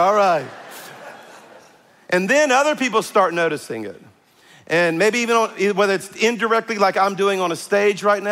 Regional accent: Scotland, United Kingdom; You know, we're Scottish. We're all redheaded.

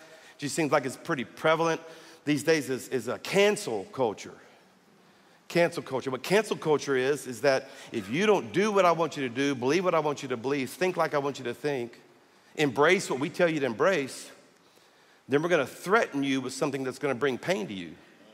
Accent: Louisiana, United States; I'm from South Louisiana, and I tell Cajun stories, you know, jokes

